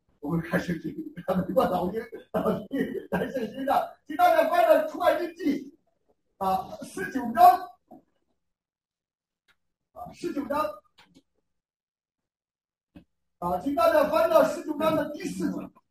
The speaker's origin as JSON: {"language": "Chinese", "country": "China", "said": "所以我们有的时候我们中国人，哎，这人没有眼光"}